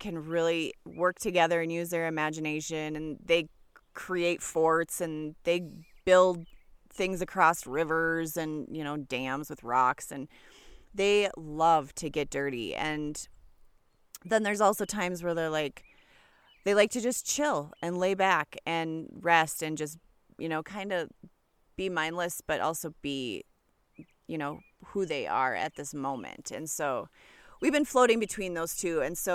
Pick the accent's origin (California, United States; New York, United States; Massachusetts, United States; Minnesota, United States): Minnesota, United States; we're being from Minnesota, the things that are happening in Minneapolis right now is definitely not something to ignore.